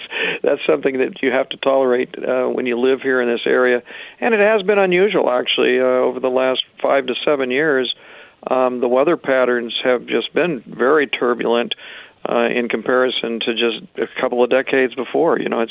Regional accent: Kansas City, Missouri, United States; We're actually from the Kansas City, Missouri area originally.

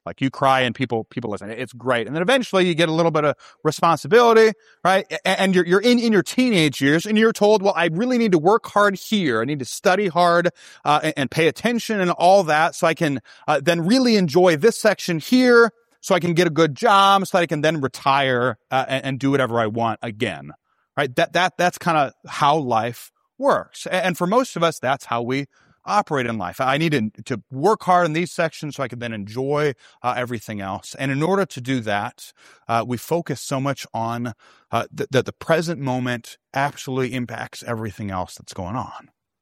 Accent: St. Louis, Missouri, United States; Now, I grew up in St. Louis, Missouri, and so I grew up rooting for the St. Louis Cardinals, right? Because that's what you do when you're in St. Louis.

